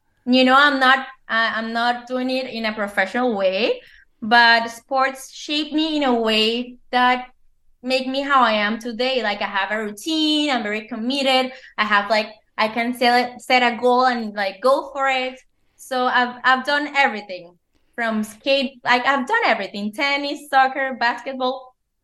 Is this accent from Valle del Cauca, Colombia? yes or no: yes; Cali, Valle del Cauca, Colombia; also born or lived in Pereira; I was born in Pereira. Okay. It's like close to the coffee growing region, but my mom just went there to have me, and then we came back to Cali, where the salsa city.